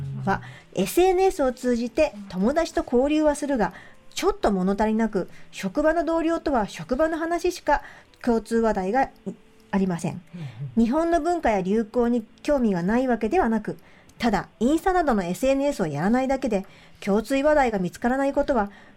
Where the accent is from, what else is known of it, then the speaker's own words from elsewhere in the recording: Jiangsu, China; Japanese is a second language; moved away as an adult; also born or lived in Hokkaido; now in Japan; 私の出身地は中国の江蘇省になります。